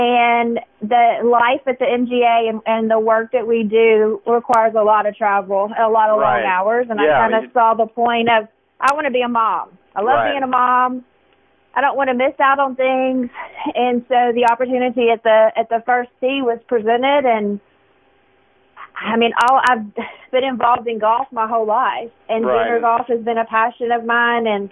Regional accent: Hope, Arkansas, United States; Well, I grew up in Hope, Arkansas, and my dad started taking us to the golf course.

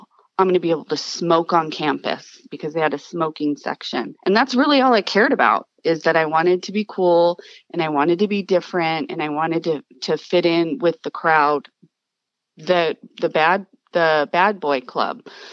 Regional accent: Burbank, California, United States; I was born in Burbank, California. We lived in the valley for, until I was about 8 years old.

